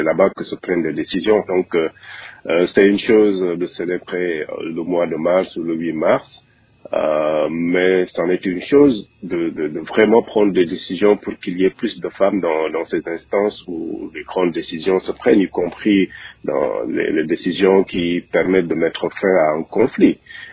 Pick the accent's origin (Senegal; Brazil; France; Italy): Senegal; Je donne l'exemple de mon pays d'origine, le Sénégal.